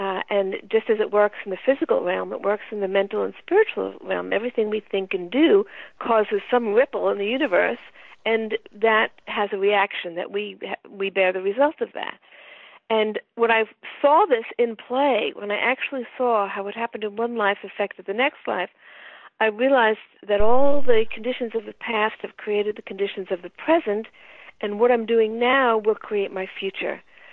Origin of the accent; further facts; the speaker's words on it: the South, United States; born there; I understood why I was born in the American South